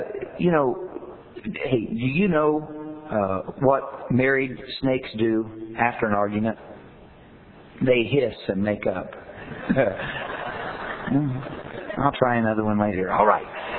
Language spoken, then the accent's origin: English; Indiana, United States; Well, I didn't think anything of it. I'm from Indiana. It looked like a garter snake to me